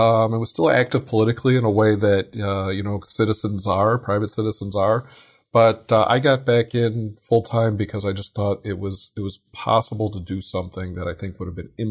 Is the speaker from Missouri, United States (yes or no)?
no; Phoenix, Arizona, United States; And I'm from Phoenix. I live in Phoenix. I moved back to Phoenix